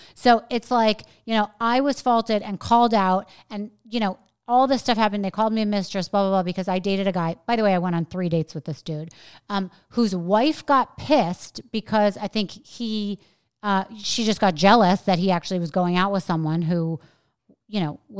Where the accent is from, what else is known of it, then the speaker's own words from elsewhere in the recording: New York, United States; now in Florida, United States; because I'm a New Yorker, even though I live in Florida now.